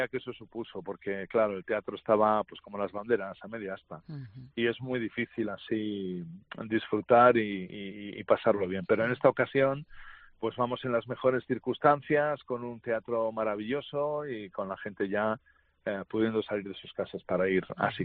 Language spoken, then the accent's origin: Spanish; Bilbao, Basque Country, Spain; Y luego volver a mi tierra, a Bilbao, claro, y a la Riega, que es un placer siempre.